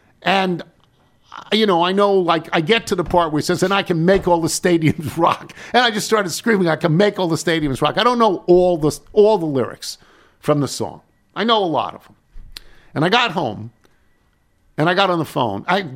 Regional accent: Ridgefield, Connecticut, United States; My hometown, Ridgefield, Connecticut, has had a number of famous residents

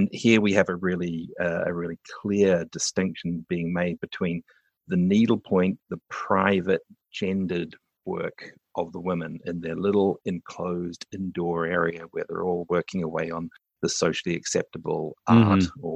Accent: New Zealand; accent: New Zealand; also born or lived in United Kingdom; now in Canada; I grew up in New Zealand, so I had an accent that is very typical of a New Zealander, although my parents were British, so that meant it was a little bit off in the first place.

